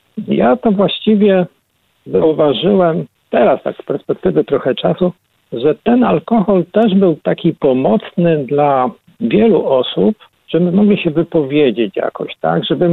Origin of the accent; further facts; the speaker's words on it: Łódź Voivodeship, Poland; Mam pochodzenie chłopskie. Zawsze wpisywałem wszędzie właśnie pochodzenie takie. Pochodzę ze wsi, okolice Wielunia, bo województwo kiedyś sieradzkie.